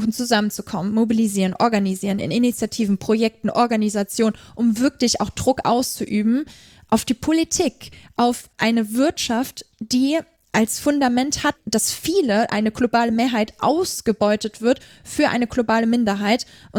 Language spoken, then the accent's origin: German; Germany; Und ich meinte so, ey, ich komme aus Deutschland.